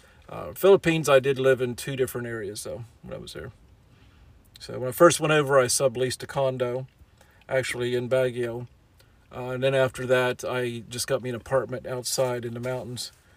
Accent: West Virginia, United States; I'm from West Virginia originally, but I've lived in several different states, and I've lived out of the country also.

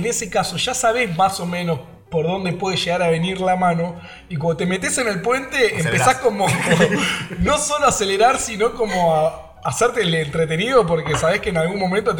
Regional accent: Avellaneda, Buenos Aires Province, Argentina; Yo soy de Avellaneda.

